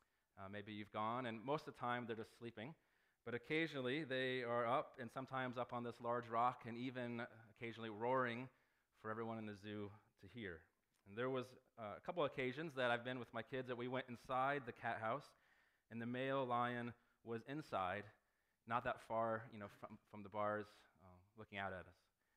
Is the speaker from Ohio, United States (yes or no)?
yes; Cincinnati, Ohio, United States; also born or lived in St. Louis, United States; now in Chicago, United States; I grew up in Cincinnati, and they have a great zoo in Cincinnati.